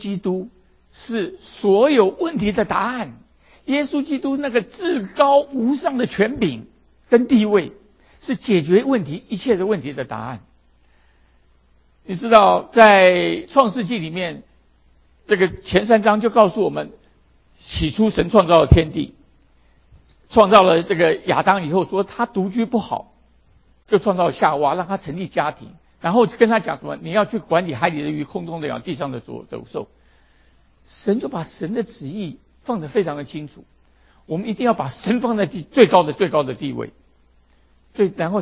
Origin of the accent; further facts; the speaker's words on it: China; 跟我们中国人非常的像，非常的像